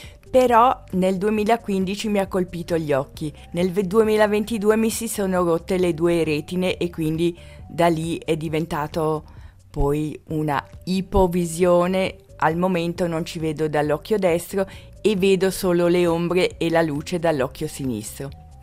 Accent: Lugano, Ticino, Switzerland; Sono nata a Lugano, sì sì.

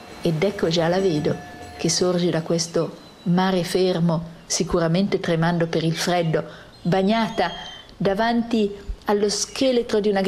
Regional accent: Milan, Lombardy, Italy; Io fiamminga non sono neppure belga. Sono milanese nel profondo, una milanese di una Milano che non c'è più. E allora non ho più città. Sono un'orfana, senza città, senza lingua.

